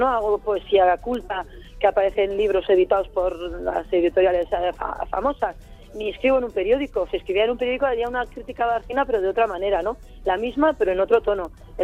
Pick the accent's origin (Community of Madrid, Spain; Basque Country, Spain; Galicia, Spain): Basque Country, Spain; mi barrio es muy flamenco, hay muchos gitanos, ahora también hay muchos africanos, y a mí eso me encanta porque aunque soy vasca y me siento súper vasca y súper diruña, pues me encanta la gente diferente y mezclarme, y estoy muy orgullosa de los gitanos de mi barrio, con los que me crié.